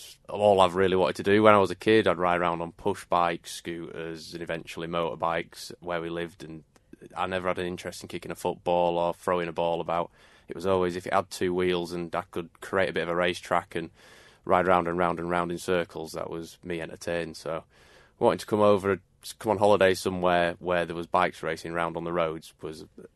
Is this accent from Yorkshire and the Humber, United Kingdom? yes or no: yes; Yorkshire and the Humber, United Kingdom; I'm from North Yorkshire, England, but live right over on the west side of North Yorkshire.